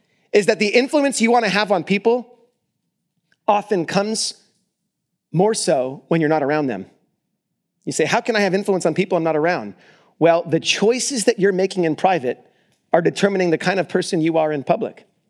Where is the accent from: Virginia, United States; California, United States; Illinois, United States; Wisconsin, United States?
California, United States; Orange County; You know, growing up in Orange County, I can tell you this. This place is access to excess.